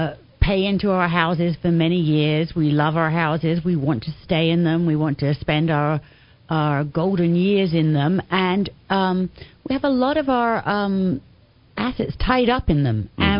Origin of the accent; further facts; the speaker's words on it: England, United Kingdom; moved away as an adult; now in United States; I was born and raised in England, a little bit north of London, in a fairly rural area. At the age of 21, I came across to the States on vacation and ended up staying here. I lived in Santa Barbara.